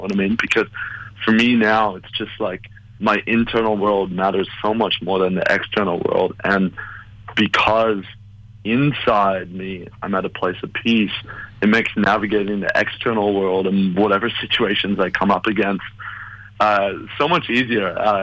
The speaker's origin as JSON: {"language": "English", "town": "Toronto", "region": "Ontario", "country": "Canada", "tie": "born or raised there", "said": "Yeah, I'm from Toronto, so middle of the country. I grew up on an 80-acre farm around there."}